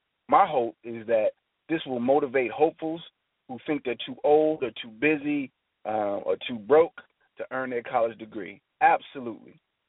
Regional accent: Chicago, Illinois, United States; I grew up in Chicago, Illinois. I was the oldest of three brothers.

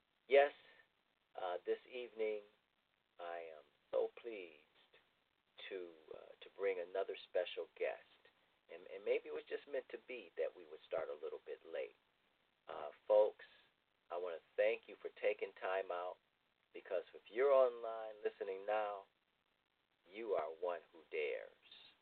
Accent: Ohio, United States; now in New Jersey, United States; my home state of Ohio, New Jersey, where I reside now.

